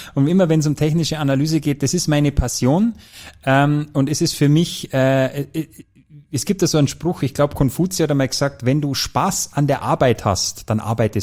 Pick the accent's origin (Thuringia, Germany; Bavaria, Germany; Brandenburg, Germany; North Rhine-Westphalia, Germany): Bavaria, Germany; und bei uns in Bayern ist Schmusen, ist Kuscheln.